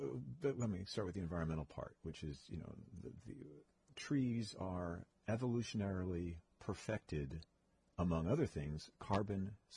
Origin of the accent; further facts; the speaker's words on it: New York City, New York, United States; since I was a little kid growing up in New York City and then New York State